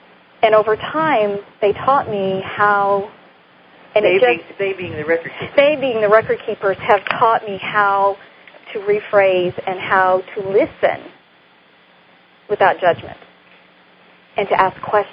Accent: Versailles, Kentucky, United States; I'm from Versailles, Kentucky.

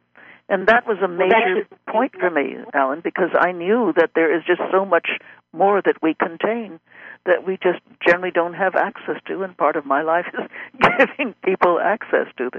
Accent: Brooklyn, New York, United States; born there; I was born in Brooklyn, in Shore Road.

